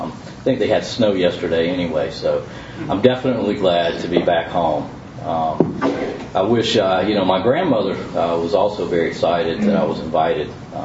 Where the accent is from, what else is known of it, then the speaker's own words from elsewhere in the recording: Holly Hill, United States; also born or lived in Vance; I grew up near Holly Hill, actually in a little town of Vance. It's not really even a town. It's sort of a blink of an eye. But spent most of my high school years in Holly Hill.